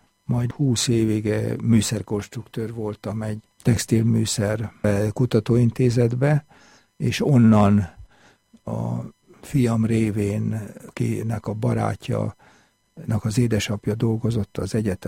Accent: Balatonszabadi, Somogy, Hungary; also born or lived in Budapest; Én Balatonszabadin, Pesten születtem, de Balatonszabadin nőttem fel, és templom mellett laktunk, a nagyapám gondnok volt a református gyülekezetbe.

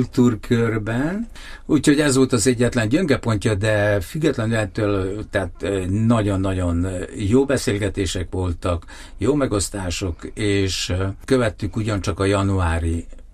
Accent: Vojvodina, Serbia; egy kis népből származom, és ott is Szerbiában élek, kisebbség vagyok

